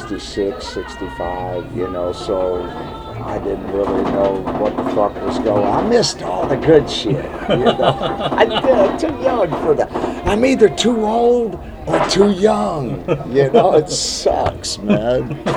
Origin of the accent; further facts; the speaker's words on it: Texas, United States; it's because I'm from Texas.